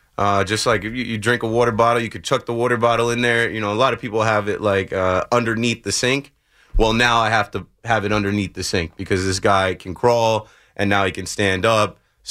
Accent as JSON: {"language": "English", "region": "New Jersey", "country": "United States", "tie": "born or raised there", "said": "I grew up in Monmouth County down the shore where that's right in the middle."}